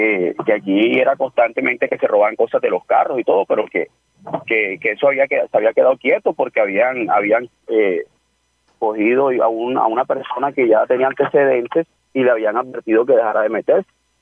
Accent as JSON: {"language": "Spanish", "town": "Barranquilla", "region": "Atlántico", "country": "Colombia", "lives_now": "Valledupar, Colombia", "said": "yo soy de allá de Barranquilla, Jorge. Yo realmente vine acá a Valledupar aprovechando la oportunidad que me había brindado la Organización Radial Olímpica de venirme a trabajar acá"}